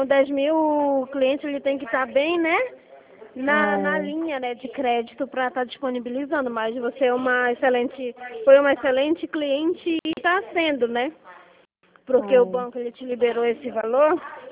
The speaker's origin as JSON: {"language": "Portuguese", "town": "Curitiba", "region": "Paraná", "country": "Brazil", "said": "Paraná, Curitiba."}